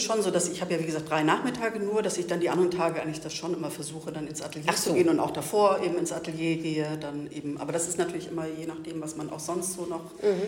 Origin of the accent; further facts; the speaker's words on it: Lindlar, North Rhine-Westphalia, Germany; Ich komme aus der Nähe von Köln, aus Lindlar.